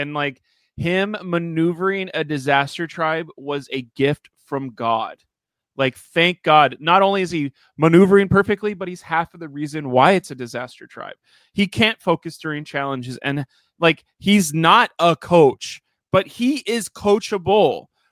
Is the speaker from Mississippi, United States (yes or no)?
yes; Mississippi, United States; I have stories from my childhood. I have regional dialect if I'm saying crazy stuff because I'm from Mississippi.